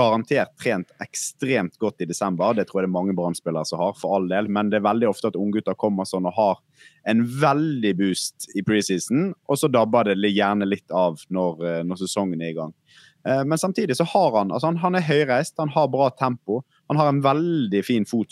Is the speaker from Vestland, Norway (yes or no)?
yes; Bergen, Vestland, Norway; Jeg er jo bergenser.